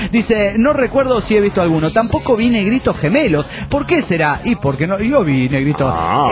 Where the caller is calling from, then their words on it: Delta, Colorado, United States; de Delta, Colorado.